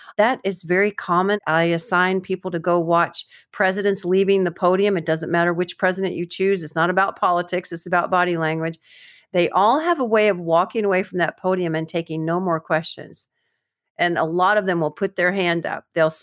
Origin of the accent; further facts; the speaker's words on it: Florida, United States; it's funny because I'm from Florida, and I was in Nashville